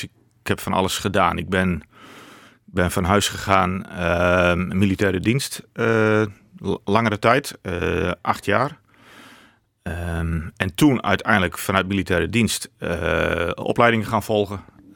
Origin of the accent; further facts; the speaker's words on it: Friesland, Netherlands; born there; now in Lelystad, Netherlands; En toen wethouder geworden in Friesland, waar ik geboren ben.